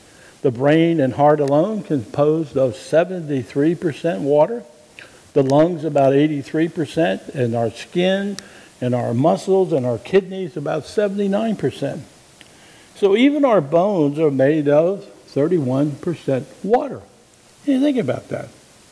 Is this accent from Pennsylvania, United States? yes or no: yes; Pennsylvania, United States; Now, I grew up in Pennsylvania